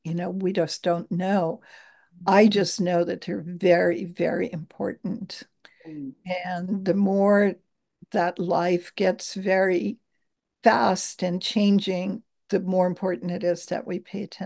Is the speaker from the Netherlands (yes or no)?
yes; Netherlands; I grew up in the Netherlands, and we had a lot of bridges.